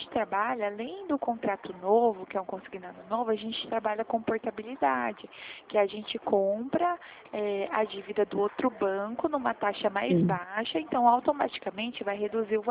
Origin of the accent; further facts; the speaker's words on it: Limeira, São Paulo, Brazil; Eu sou de Limeira, São Paulo. Eu sou do interior.